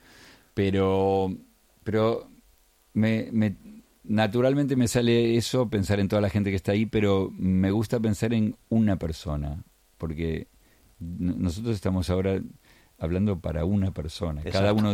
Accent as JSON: {"language": "Spanish", "country": "Argentina", "accent": "softened Argentine", "said": "Que soy de una provincia, de algún sí. lugar raro de Argentina, pero... No me notan extranjero, pero no hablo como habla un argentino que vive allí."}